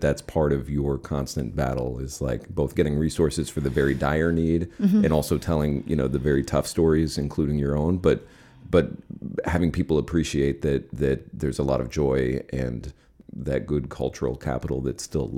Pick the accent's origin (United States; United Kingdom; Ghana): United States; just for me as an American, knowing far less about this than I should